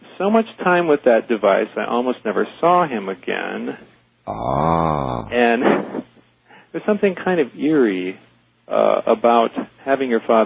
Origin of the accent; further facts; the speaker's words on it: Topeka, Kansas, United States; if you had seen me in my early days where I grew up in Topeka, Kansas